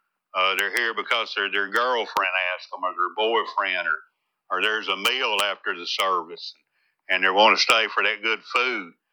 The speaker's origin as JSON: {"language": "English", "town": "Birmingham", "region": "Alabama", "country": "United States", "tie": "born or raised there", "also_born_or_lived": "Tennessee", "said": "And I lived and grew up in Birmingham, Alabama. I'm from Tennessee, but I grew up in Birmingham, right in the middle of the Bible Belt."}